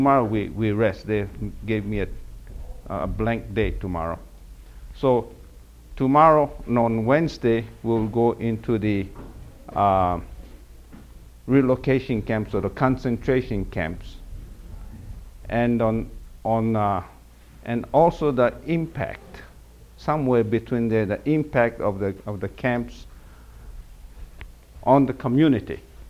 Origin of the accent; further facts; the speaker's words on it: Hawaii, United States; born there; And then I was born in Hawaii.